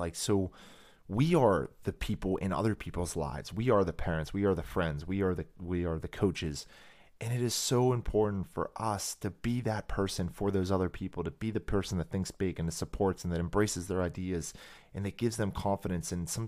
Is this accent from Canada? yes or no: no; Austria; born or raised there; English is a second language; moved away as an adult; now in United States